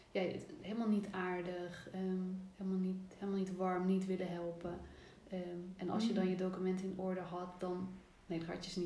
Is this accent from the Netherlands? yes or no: yes; Netherlands; ik ben in Nederland ben ik opgegroeid in een dorp en later woon ik in echt een klein stadje.